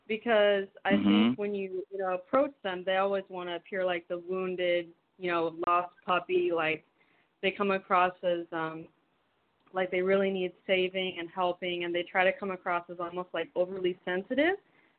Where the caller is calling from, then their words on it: Miami, Florida, United States; I'm calling from Miami.